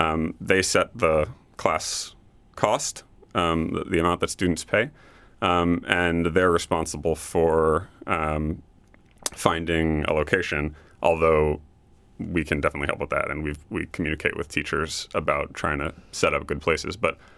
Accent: Florida, United States; also born or lived in Wisconsin; now in Alaska, United States; But I grew up in South Florida, actually.

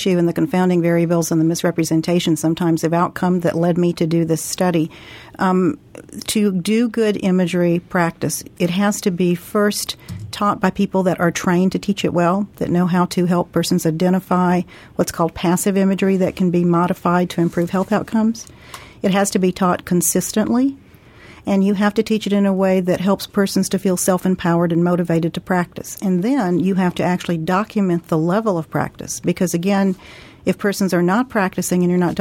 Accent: Washington, United States; But, of course, this being my home state, I wanted to make sure that people here who wanted to be involved in the study had the first opportunity to do that.

